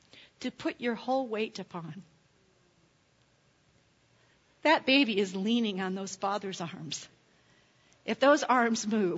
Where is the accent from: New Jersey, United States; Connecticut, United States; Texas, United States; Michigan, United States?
Michigan, United States; I'm from Michigan, so we really know Johnny Appleseed.